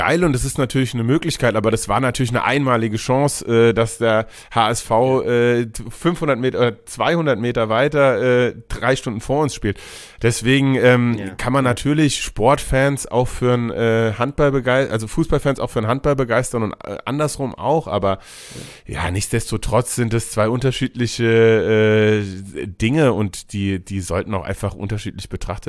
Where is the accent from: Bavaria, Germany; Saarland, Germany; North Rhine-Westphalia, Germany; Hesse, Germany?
Hesse, Germany; Massenheim; aber ich komme tatsächlich aus Massenheim.